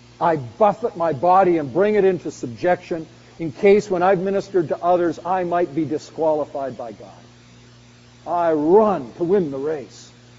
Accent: Canada; As a Canadian, there is one vivid memory in my mind

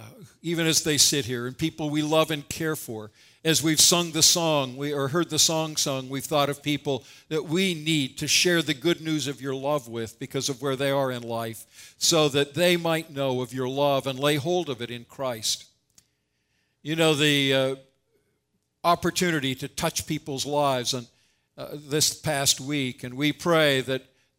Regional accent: Vancouver, British Columbia, Canada; Well, I grew up in Vancouver, and I had forgotten what fall rainy weather could be like.

